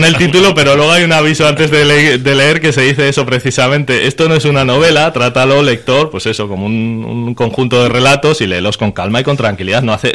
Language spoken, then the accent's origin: Spanish; Zaragoza, Aragon, Spain; no de la de Tudela, porque yo me crié en Zaragoza